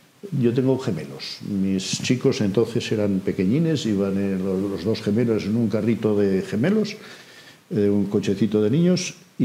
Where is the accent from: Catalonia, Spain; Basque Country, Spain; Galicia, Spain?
Catalonia, Spain; Valls; first language Catalan; Spanish is a second language; yo soy de aquí, soy de Valls, aquí al lado de Tarragona y tal, y bueno, cuando era pequeño, eso ya hace un tiempito